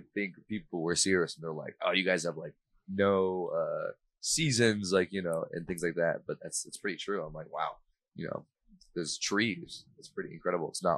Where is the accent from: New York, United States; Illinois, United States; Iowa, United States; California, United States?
California, United States; Huntington Beach; being in, growing up in Huntington Beach, I have white friends who are into rap music.